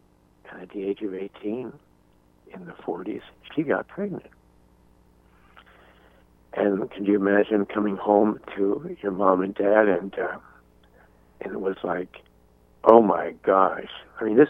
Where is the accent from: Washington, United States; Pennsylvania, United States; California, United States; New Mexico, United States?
Washington, United States; Seattle; now in Colorado, United States; because I was from Seattle and he was from Tacoma, and here we are in Colorado.